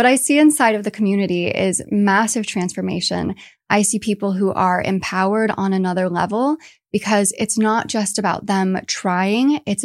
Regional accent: California, United States; you know, I grew up in the Bay Area. I grew up in rooms where everything was about structure and about format

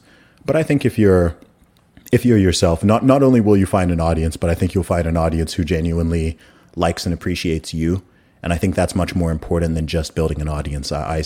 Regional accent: Saudi Arabia; Like to this day, there's people who think I fake my accent. And I, like, you know, you tell the story a million times. I grew up in Saudi Arabia. I went to an American school. Like this is just how I talk.

